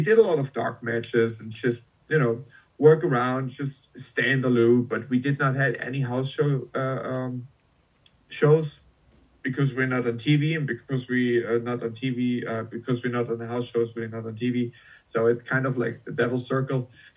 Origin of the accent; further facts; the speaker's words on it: Germany; I'm from Germany